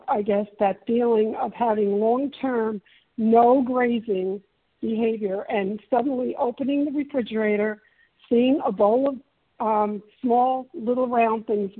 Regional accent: New York, United States; now in Alabama, United States; I'm a New Yorker living in Willian, Alabama

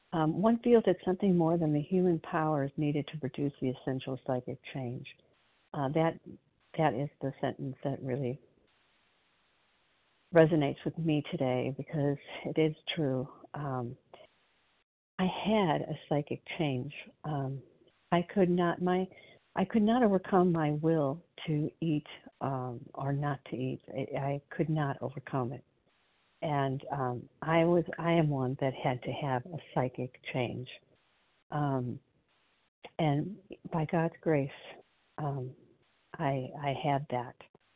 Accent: Illinois, United States; I'm from Illinois, a grateful, recovered, compulsive overeater.

